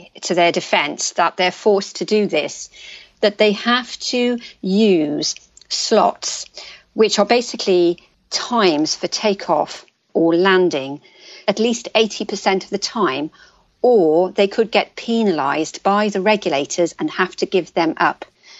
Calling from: London, United Kingdom; Well, at the moment, and I'm speaking from London, there are no flights in and out of Italy at present.

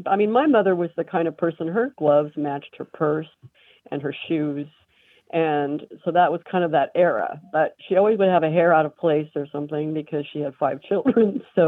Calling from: Cawker City, Kansas, United States; I'm calling from Cocker City, Kansas.

